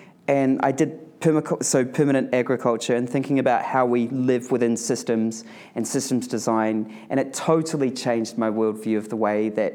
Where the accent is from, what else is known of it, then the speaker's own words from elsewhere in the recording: New Zealand; so I'm from New Zealand originally, and in New Zealand I kind of did a lot of work around accounting.